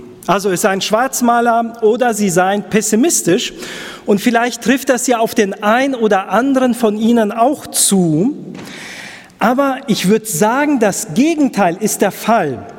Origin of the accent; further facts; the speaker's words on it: Lower Saxony, Germany; Moin, Moin ist Gesabbel, so wie man das bei uns in Norddeutschland sagt.